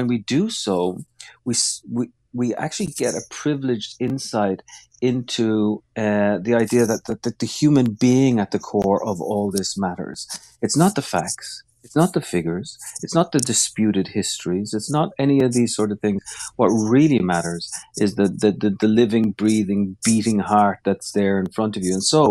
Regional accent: Ireland; Look, I come from Ireland.

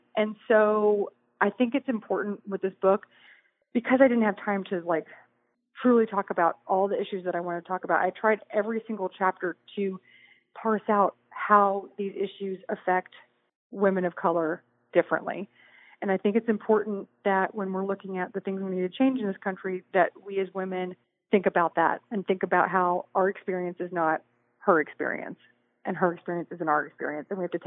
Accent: Houston, Texas, United States; I grew up listening to … I'm from Houston. We're the same age.

